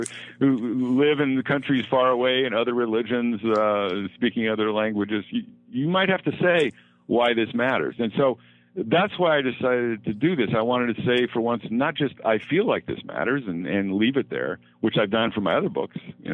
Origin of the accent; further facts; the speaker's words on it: United States; But, you know, I'm an American. I grew up here.